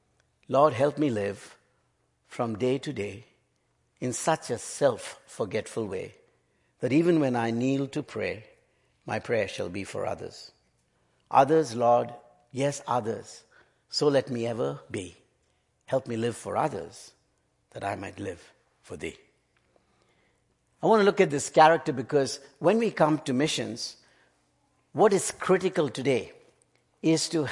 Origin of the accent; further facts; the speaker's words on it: Nepal; someone asked me, where are you coming from? I said, Nepal. He said, do they have this problem? I said, we don't use toilet paper.